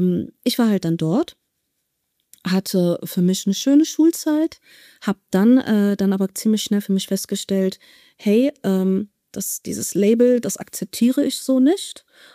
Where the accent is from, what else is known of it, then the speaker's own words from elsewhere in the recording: Germany; meine Familie stammt aus Marokko. Ich bin aber in Deutschland geboren und aufgewachsen